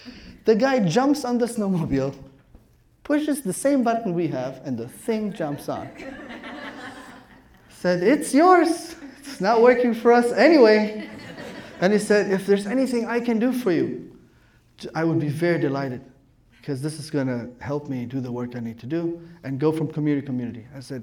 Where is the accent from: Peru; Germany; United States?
Germany; Stuttgart, Baden-Württemberg; English is a second language; I grew up in Stuttgart, Germany, so on.